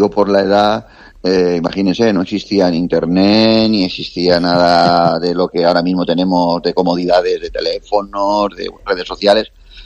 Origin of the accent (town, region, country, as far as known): Elda, Valencian Community, Spain